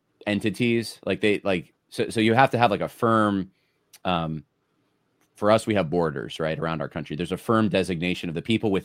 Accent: California, United States; born there; I was born in California, and it doesn't feel like California, like not the one that I remember, at least, right?

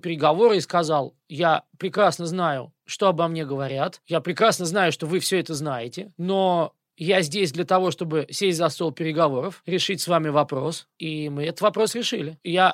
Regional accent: Moscow, Russia; Не только Москва, разумеется, но поскольку я москвич, и Москва во многом центр была, есть и будет, наверное.

